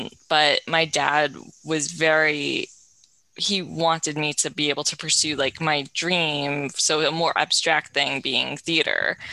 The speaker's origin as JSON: {"language": "English", "town": "Brooklyn", "region": "New York", "country": "United States", "tie": "born or raised there", "said": "So I grew up in Brooklyn in Bay Ridge. I believe my family had been there for three generations, and I'm the fourth generation Brooklynite."}